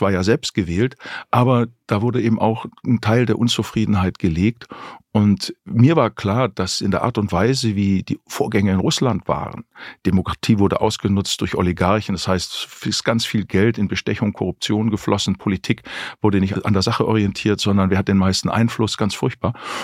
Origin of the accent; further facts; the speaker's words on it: Ellwangen, Baden-Württemberg, Germany; Ich habe eine Gesellschaft für Menschenrechtsgruppe in Ellwang, meiner Heimatstadt, gegründet